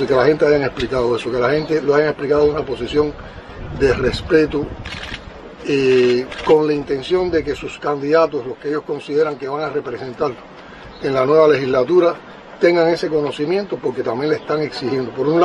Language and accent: Spanish; Cuba; Nos estamos defendiendo los cubanos de tanta agresión, de tanto odio.